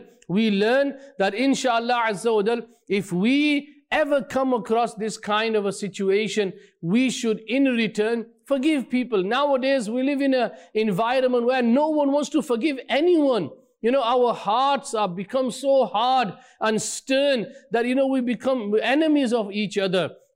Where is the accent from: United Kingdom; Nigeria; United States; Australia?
United Kingdom; Burnley, North West England; I am from Burnley.